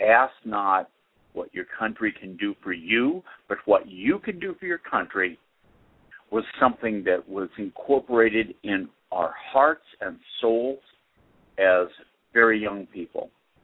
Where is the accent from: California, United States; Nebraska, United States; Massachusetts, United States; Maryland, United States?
Massachusetts, United States; Boston; I was raised Irish Catholic in Boston, grew up in a liberal democratic household.